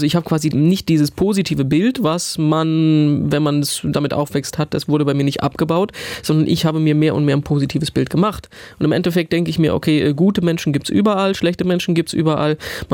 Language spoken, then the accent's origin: German; Eisenach, Thuringia, Germany; Natürlich, ich komme aus Eisenach, Lutherstadt, die Stadt, in der die Bibel übersetzt wurde.